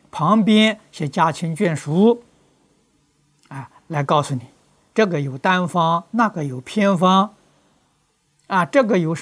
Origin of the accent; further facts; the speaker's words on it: Fujian, China; 我小时候在福建念书